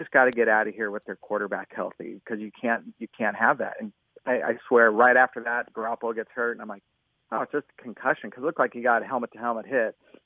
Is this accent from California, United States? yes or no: yes; Cupertino, California, United States; because I grew up in Cupertino here, and I went to Regnard Elementary, and we had Noon League football